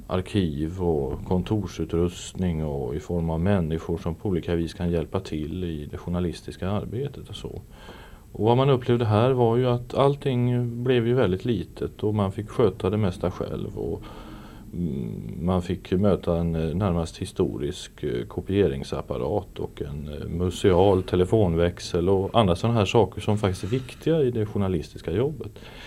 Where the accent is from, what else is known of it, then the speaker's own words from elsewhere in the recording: Stockholm, Stockholm County, Sweden; also born or lived in Malmö; Jag är född i Malmö, jag är uppväxt i Stockholm, har jobbat där och har släktingar lite varstans.